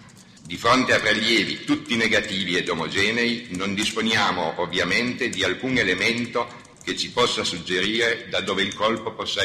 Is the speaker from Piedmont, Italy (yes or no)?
yes; Turin, Piedmont, Italy; born there; sono nato a Torino il 13 settembre del 1946